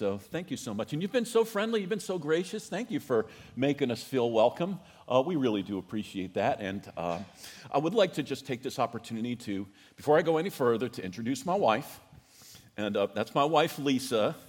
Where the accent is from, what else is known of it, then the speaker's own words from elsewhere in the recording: Newark, New Jersey, United States; also born or lived in Greenville, South Carolina; now in Texas, United States; I'm from Newark, New Jersey, so I grew up in the New York metro area.